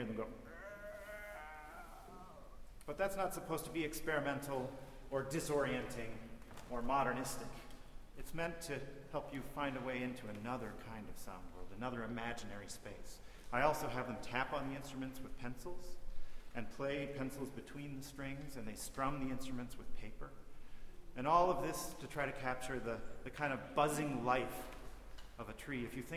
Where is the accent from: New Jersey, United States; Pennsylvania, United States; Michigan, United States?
Michigan, United States; I'm from Michigan, and my entire state, when you really meditate on it, is actually a site of an ecological disaster.